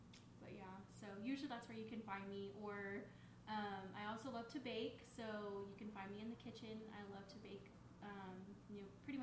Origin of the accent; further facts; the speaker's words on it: Texas, United States; I'm from Texas, born and raised, never left, but I do love to travel.